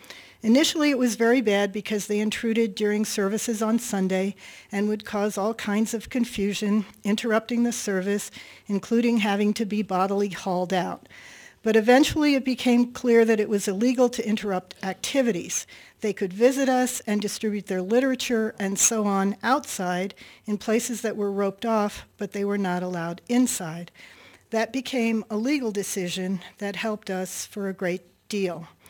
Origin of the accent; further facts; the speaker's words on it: Philadelphia, Pennsylvania, United States; no, I'm from Philadelphia, just like Spencer Penrose and General Palmer.